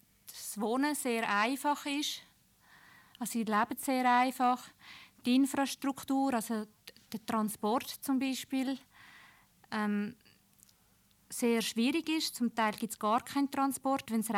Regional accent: Switzerland; dass wir als Schweizer Gruppe mit nicaraguanischen Leuten zusammen geschafft haben.

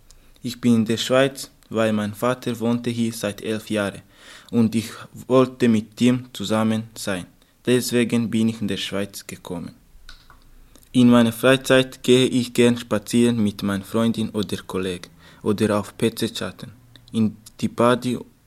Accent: Rwanda; German is a second language; moved away as an adult; now in Strengelbach, Switzerland; Ich komme aus Ruanda und ich bin seit 2 Jahren in der Schweiz. Meine Heimat ist in Ruanda. Es ist meine Heimat, weil ich bin dort geboren und aufgewachsen. Und viele von meiner Familie leben dort.

